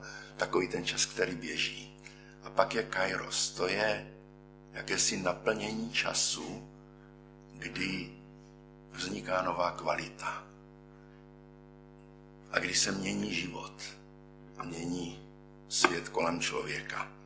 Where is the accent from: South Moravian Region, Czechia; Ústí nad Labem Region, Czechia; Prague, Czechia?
South Moravian Region, Czechia; Mikulov; born there; Já jsem se v Mikulově narodil, tady na Jižní Moravě.